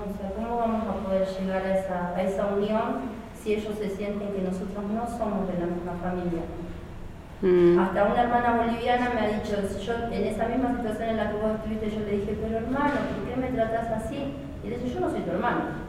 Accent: Argentina; nos discriminan porque somos argentinos, porque yo no soy tan morena, porque mi esposo, aunque es moreno, no es boliviano.

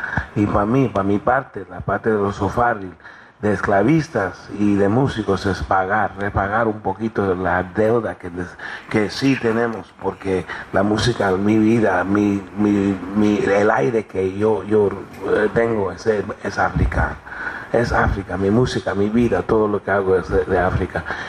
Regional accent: Cuba; todo el mundo estaba gritando porque somos cubanos

